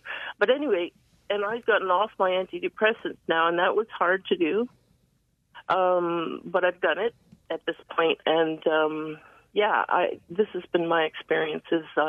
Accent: Canada; I'm a Canadian veteran, and I'm a lifetime registered nurse

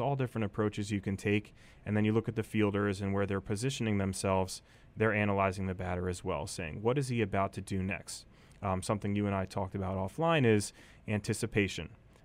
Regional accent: Nazareth, Pennsylvania, United States; So I'm a Lehigh Valley native. I grew up in Nazareth

